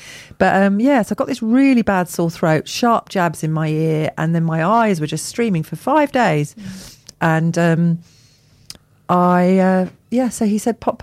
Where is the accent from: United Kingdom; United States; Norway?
United Kingdom; East of England; I prefer hello, of course, because I'm English.